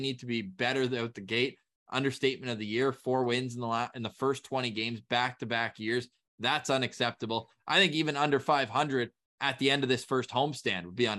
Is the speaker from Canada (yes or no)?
yes; Ottawa, Ontario, Canada; but obviously I'm born and raised in Ottawa.